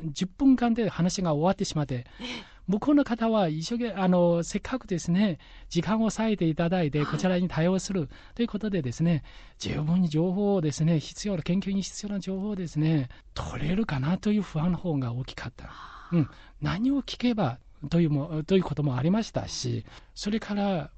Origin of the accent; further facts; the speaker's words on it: China; Japanese is a second language; 中国の農業、自分の母国の農業をやった方が言ってみればやりやすいところがある、